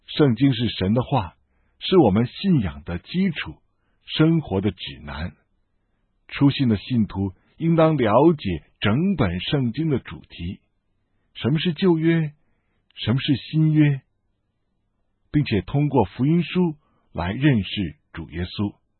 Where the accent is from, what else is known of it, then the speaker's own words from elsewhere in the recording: China; 我们中国人更愿意用行为来衡量人的改变